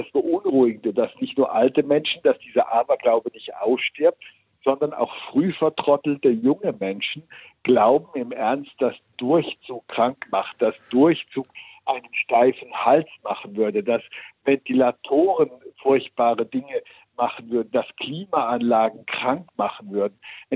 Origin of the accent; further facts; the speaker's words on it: Switzerland; Ich bin in der Schweiz aufgewachsen.